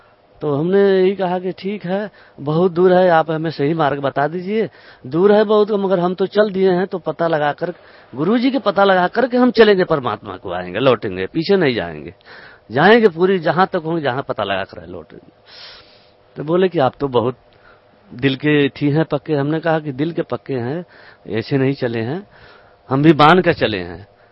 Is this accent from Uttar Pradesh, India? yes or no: yes; Pilibhit, Uttar Pradesh, India; मैं पीलीभीत क्षेत्र का यूपी का रहने वाला हूँ, तो बरेली क्षेत्र में पड़ता है।